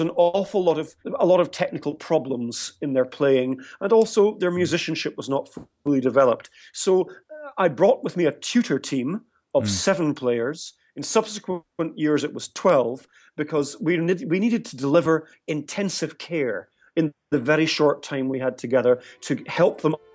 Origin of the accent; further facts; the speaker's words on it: Scotland, United Kingdom; this is talking as a Scot here.